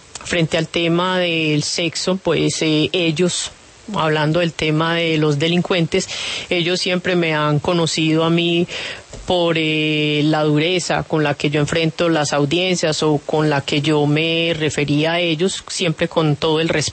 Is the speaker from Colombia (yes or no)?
yes; Antioquia, Colombia; usted es paisa y yo soy paisa